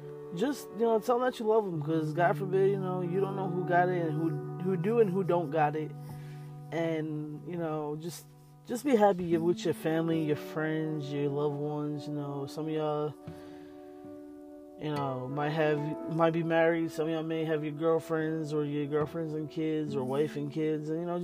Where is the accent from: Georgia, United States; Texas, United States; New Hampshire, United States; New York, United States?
New York, United States; Staten Island; You know, my city, where I'm from Staten Island, New York. You know, but I spent my whole life in the city of New York City.